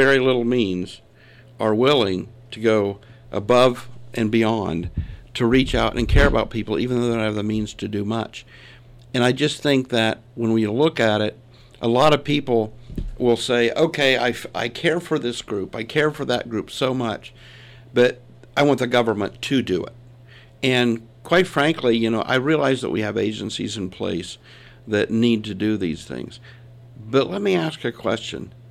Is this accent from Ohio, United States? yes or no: yes; Columbus, Ohio, United States; born there; when I was born, we lived there for, we moved shortly after that, but I was born on South Harris Avenue in Columbus.